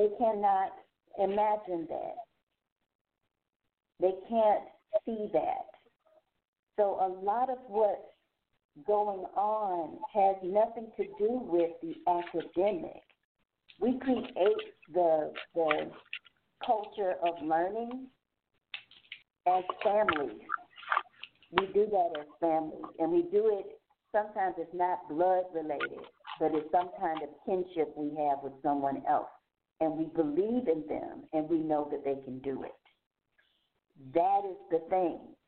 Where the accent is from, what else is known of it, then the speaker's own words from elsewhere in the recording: Atlanta, Georgia, United States; those are the people who I saw as a little girl growing up in Atlanta who had the lawn mower businesses.